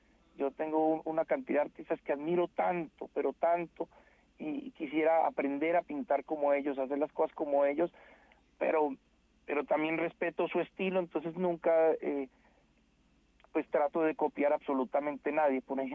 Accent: Colombia; now in United States; con esa profundidad de no olvidar mis raíces, de que soy colombiano.

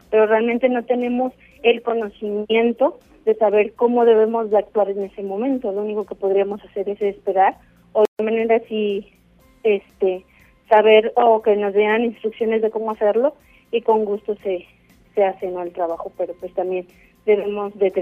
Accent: State of Mexico, Mexico; La verdad, aquí yo soy del Estado de México

